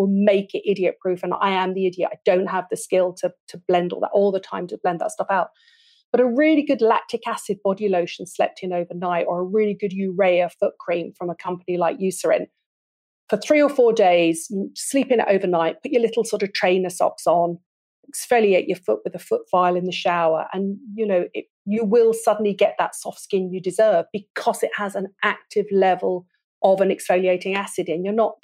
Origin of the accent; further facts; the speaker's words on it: United Kingdom; I'm British